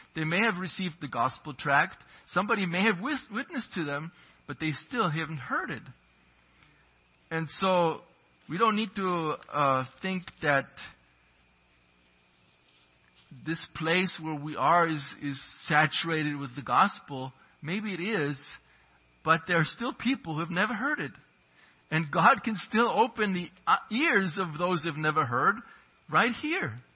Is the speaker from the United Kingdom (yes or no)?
no; Germany; When I grew up in Germany, the land of Luther, and there's churches everywhere.